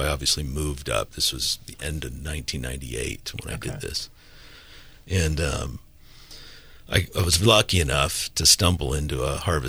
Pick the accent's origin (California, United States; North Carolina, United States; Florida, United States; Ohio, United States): California, United States; Palo Alto; Both my parents, who had been born and raised in Palo Alto as well, they decided to retire up in Sonoma Valley.